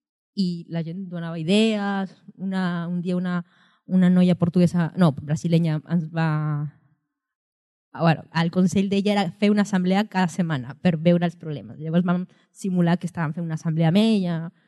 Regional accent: Peru; now in Spain; jo soc peruana d'origen

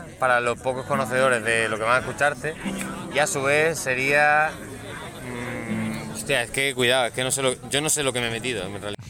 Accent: Extremadura, Spain; Ay, que soy extremeño.

